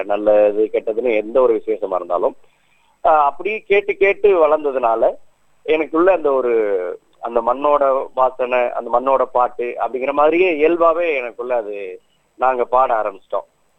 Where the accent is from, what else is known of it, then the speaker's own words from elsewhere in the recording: Tamil Nadu, India; born there; நான் ஒரு புதுக்கோட்டை மாவட்டத்தில் கலபவன் ஒரு சின்ன கிராமத்தில் பிறந்தேன்.